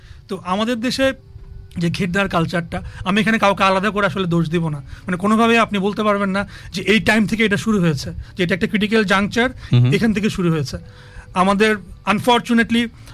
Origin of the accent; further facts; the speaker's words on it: Chittagong, Chittagong Division, Bangladesh; also born or lived in Sylhet; আমি চিটাগাংয়ে বড় হয়েছি, আমাদেরকে মানে আমরা যারা চিটাগাংয়ের বাইরে থেকে এসে চিটাগাংয়ে বড় হয়েছি তাদেরকে বলা হতো বইঙ্গা